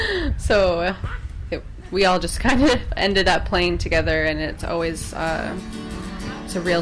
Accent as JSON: {"language": "English", "town": "Red Deer", "region": "Alberta", "country": "Canada", "tie": "born or raised there", "said": "I grew up in Red Deer too"}